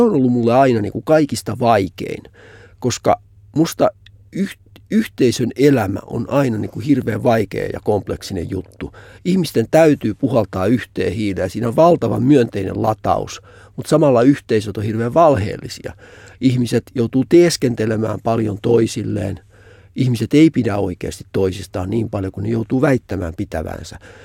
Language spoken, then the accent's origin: Finnish; Vammala, Pirkanmaa, Finland; also born or lived in Karhula / Kuorevesi; Mä en oikeastaan mistään kotoisin. Mä oon syntynyt Karhulassa ja perhe asui sitten Kuorenvedellä pari vuotta. Sitten mä oon viettänyt varhaislapsuuteni ja varhaisnuoruuteni Vammalassa.